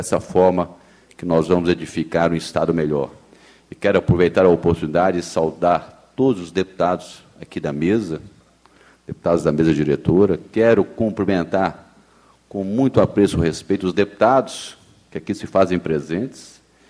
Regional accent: Ibirité, Minas Gerais, Brazil; Eu sou de origem simples, nascido e criado em Ibirité.

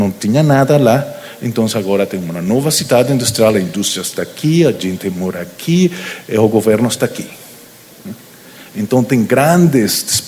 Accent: Venezuela; Portuguese is a second language; now in Mexico; Eu sou venezuelano, moro no México. Estou tentando aprender português.

